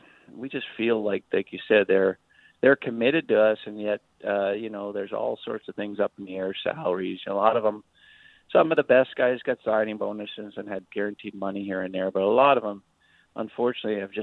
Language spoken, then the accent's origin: English; Montana, United States; And I mean, I'm from Montana, and everybody, I could drive down and get one myself